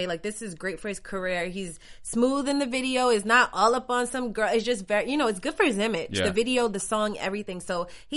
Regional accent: New York, United States; because I'm a New Yorker

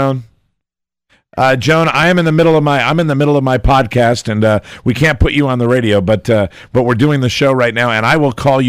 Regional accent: Connecticut, United States; And we were connecting in New York City to fly to Bradley, to my hometown in Connecticut.

